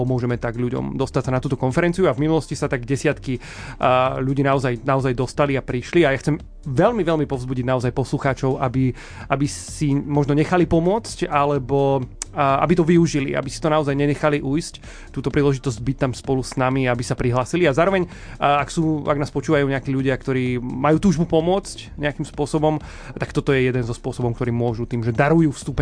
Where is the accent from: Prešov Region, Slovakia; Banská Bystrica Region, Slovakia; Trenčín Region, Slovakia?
Banská Bystrica Region, Slovakia; Sliač; my sme hlavne zo Sliača, alebo teda takéto jadro toho organizačného týmu je zo Sliača